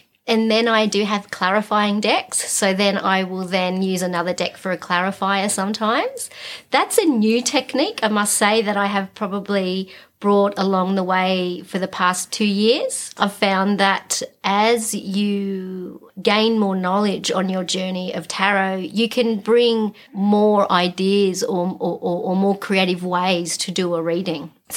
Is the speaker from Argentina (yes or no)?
no; Bexley, New South Wales, Australia; also born or lived in Sutherland Shire; So the first 10 years of my life, I grew up in Bexley, which is not far from Sydney City. And then I moved to the Southern Shire. So I did lots of my schooling and in a high school over in the Shire area.